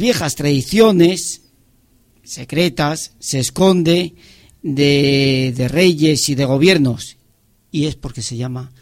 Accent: Asturias, Spain; Y mira, y nos vamos a mi tierra. Vamos a ir a Asturias, a la zona de los Oscos.

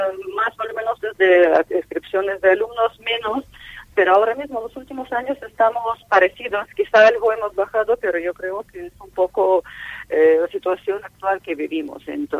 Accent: Russia; Spanish is a second language; moved away; vengo de un país de este, vengo de Rusia, y sí puedo ver un poco diferencias entre el sistema educativo de musical de mi país de nativo y de país, bueno, donde resido ya desde bastantes años.

